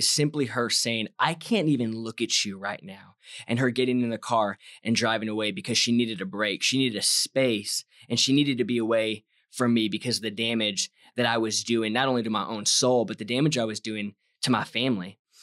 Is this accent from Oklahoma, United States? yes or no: no; California, United States; now in Texas, United States; My Twitter bio says I'm a Californian that has moved to Texas.